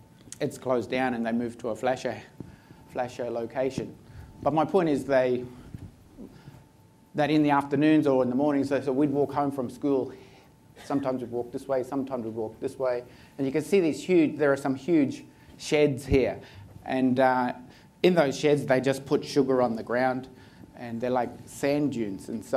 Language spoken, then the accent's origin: English; Bundaberg, Queensland, Australia; My grandmother's country is Gurang Gurang, and just my hometown is Bundaberg. That's my grandfather's country. This is the Burnett River that you can see on the bottom. And so it's in southeast Queensland. That's my country.